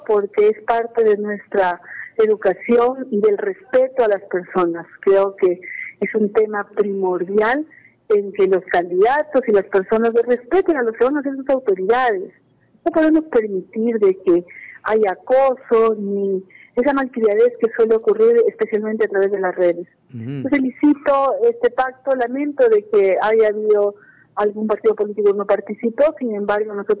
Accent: Cajamarca, Peru; Yo soy una mujer emprendedora, he crecido en Cajamarca y quiero devolverle a mi tierra esa oportunidad que me dio de ser empresaria y poder tributar y poder haber crecido, haberme dado mis 4 hijos y seguir viviendo en Cajamarca.

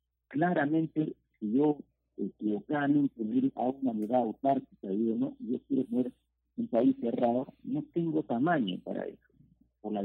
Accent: Peru; Pero al día de hoy estamos enfrentando un problema y como peruanos tenemos que solucionarlo.

